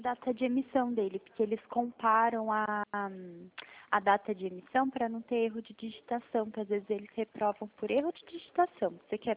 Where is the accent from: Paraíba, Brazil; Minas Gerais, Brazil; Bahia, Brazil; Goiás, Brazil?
Minas Gerais, Brazil; now in São Paulo, Brazil; Eu sou mineira, eu moro aqui no estado de São Paulo já tem 6 anos.